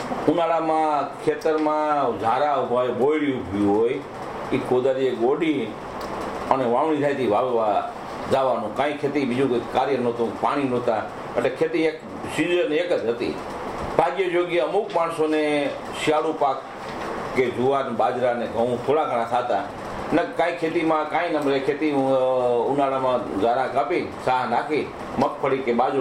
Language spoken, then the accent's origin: Gujarati; Ambecha, Gujarat, India; born there; આંબેચા ગામ માળિયા તાલુકા જુનાગઢ જિલ્લા.